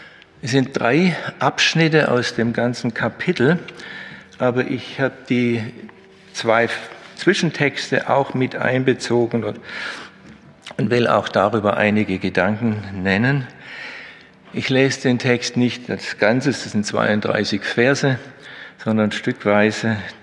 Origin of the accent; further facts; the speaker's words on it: Blaubeuren, Baden-Württemberg, Germany; Auch in meiner Heimatstadt Blaubeuren war ein Marienheiligtum bis zur Reformation.